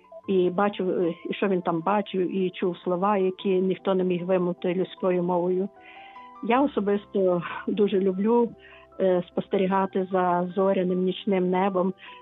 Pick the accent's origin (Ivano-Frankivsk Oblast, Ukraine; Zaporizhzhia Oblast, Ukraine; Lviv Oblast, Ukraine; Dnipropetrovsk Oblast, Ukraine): Lviv Oblast, Ukraine; Lviv; Я зі Львова.